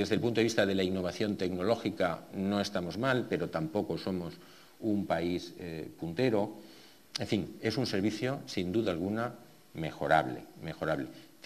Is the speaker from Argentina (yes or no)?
no; Spain; esta es una cuestión que es de interés para nosotros como ciudadanos españoles